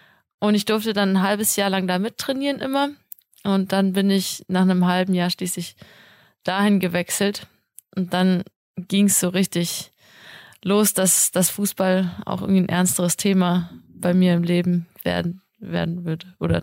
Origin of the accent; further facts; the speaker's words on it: Dingelsdorf, Baden-Württemberg, Germany; Also aufgewachsen bin ich in Dingelsdorf am Bodensee. Das ist ein kleines Dorf in der Nähe von Konstanz. Und habe da eigentlich meine gesamte Kindheit verbracht.